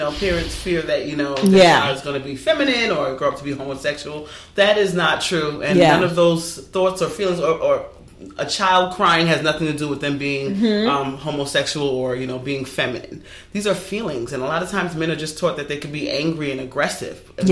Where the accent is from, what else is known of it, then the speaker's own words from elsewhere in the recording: New York, United States; I grew up in New York, you know, went to high school in East New York, Brooklyn. Maxwell, shout out to Maxwell, right? Live in South Jamaica, Queens.